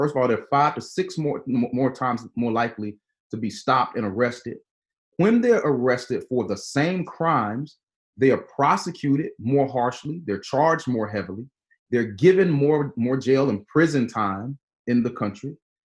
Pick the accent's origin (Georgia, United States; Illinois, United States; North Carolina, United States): Georgia, United States; after witnessing Ahmaud Arbery down in my home state of Georgia be shot to death in the street while jogging.